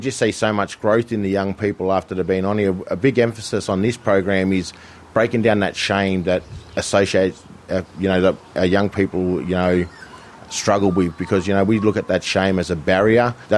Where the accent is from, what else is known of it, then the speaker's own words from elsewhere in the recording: New South Wales, Australia; I'm a Wiradjuri man. Got ties to Western New South Wales, but I was born and raised in Wabunja country down there on the south coast of New South Wales.